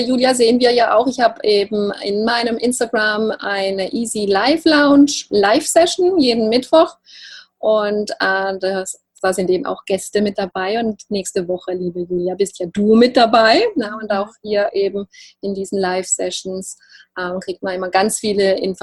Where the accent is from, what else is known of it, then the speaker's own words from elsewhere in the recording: Baden-Württemberg, Germany; accent: Alemannic; Ich komme ja aus dem Alemannischen, aus dem Schwarzwalddorf, deshalb sagen wir